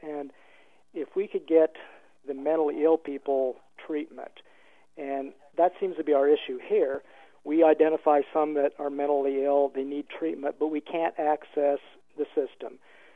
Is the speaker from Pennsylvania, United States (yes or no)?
no; Iowa, United States; As you know, I am from Keokuk County, where Sergeant Stein was killed.